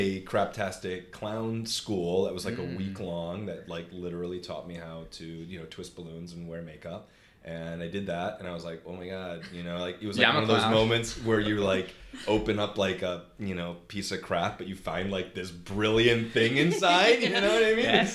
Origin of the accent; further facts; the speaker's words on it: Milwaukee, Wisconsin, United States; I mean, I grew up in Wisconsin, you know, so there's like in Milwaukee